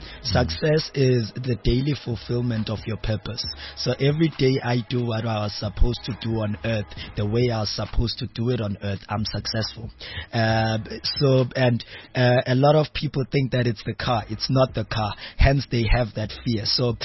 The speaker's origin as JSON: {"language": "English", "town": "Mount Frere", "region": "Eastern Cape", "country": "South Africa", "said": "I'm not from a rich family. I'm from the Eastern Cape, a small town called Mount Frere."}